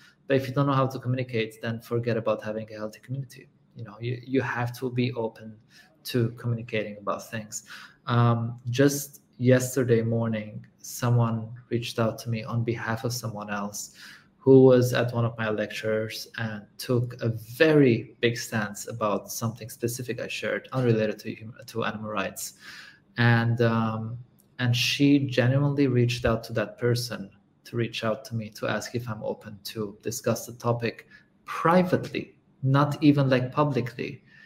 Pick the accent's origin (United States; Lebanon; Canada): Lebanon; I'm born and raised in Lebanon